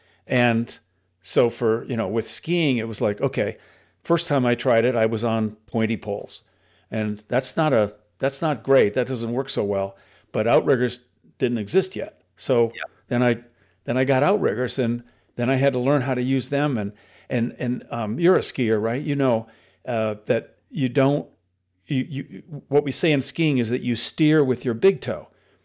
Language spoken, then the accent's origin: English; Detroit, Michigan, United States; I grew up in the Detroit area, so, you know, cold winters, and we skated.